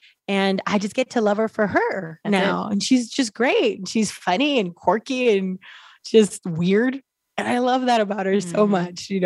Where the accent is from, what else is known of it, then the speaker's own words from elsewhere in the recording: Compton, California, United States; also born or lived in Lynwood, United States; So I was born in a little town called Linwood, California, and it's a suburb of Los Angeles. We grew up we were in Compton for a long time.